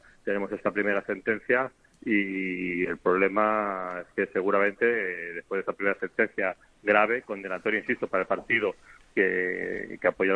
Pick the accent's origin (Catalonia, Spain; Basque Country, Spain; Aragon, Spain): Catalonia, Spain; como el que se está produciendo en mi tierra, en Cataluña